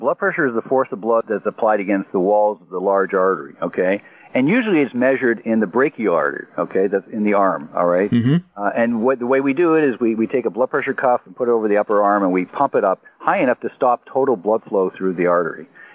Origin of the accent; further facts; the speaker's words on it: Canada; now in United States; I'm Canadian, so I'm American now. I'm a dualist